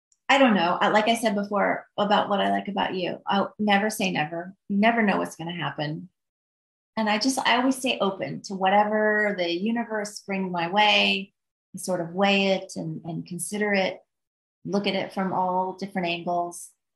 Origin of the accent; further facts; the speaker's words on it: Midwest, United States; I'm from the Midwest. I go out, I don't wear hair and makeup and look fancy.